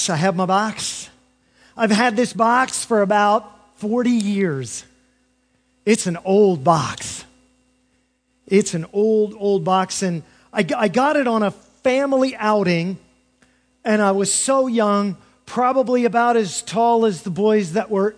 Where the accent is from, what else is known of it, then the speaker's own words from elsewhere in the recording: Delaware, United States; born there; I was born in Delaware, see?